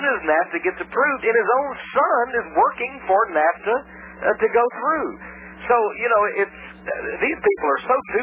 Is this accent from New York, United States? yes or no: no; Texas, United States; as a Texan, being here in the capital of the state of Texas in Austin, Texas